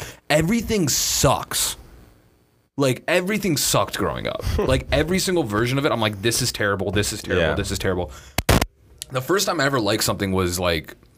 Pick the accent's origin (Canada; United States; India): India; I'm Indian. I have a lot of friends that are vegetarian, yes.